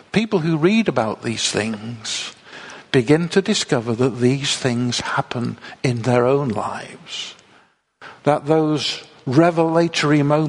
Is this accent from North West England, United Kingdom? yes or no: yes; Manchester, North West England, United Kingdom; You know, when I was a boy, I grew up in Manchester, and it's nice to come to Bangor, because when we were in Manchester, we often came out to Wales.